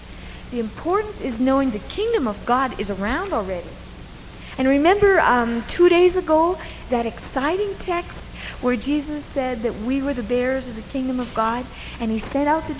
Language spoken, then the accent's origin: English; Midwest, United States; I grew up in the Midwest. Some of you are from the Midwest.